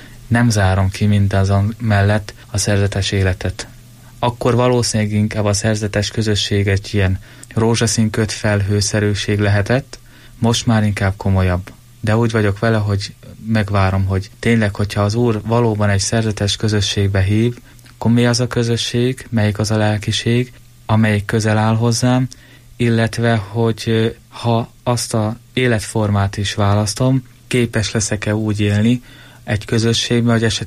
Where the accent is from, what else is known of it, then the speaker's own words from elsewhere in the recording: Felsőgöd, Pest, Hungary; Igen, az egyházközség, ahonnan származom, Felsőgödön